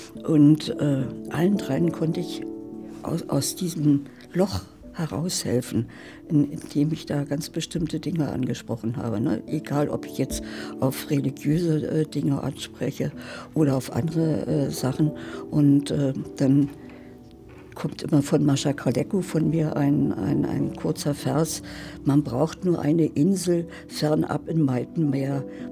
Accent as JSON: {"language": "German", "region": "West Germany", "country": "Germany", "lives_now": "Berlin, Germany", "said": "Ich wohne direkt in Berlin, ja. Nein, ich bin eine Wessi-Frau. West, ne."}